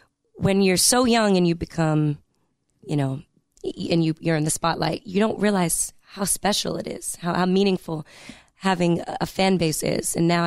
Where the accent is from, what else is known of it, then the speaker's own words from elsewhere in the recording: Boston, Massachusetts, United States; I'm from Boston. I curse like a sailor.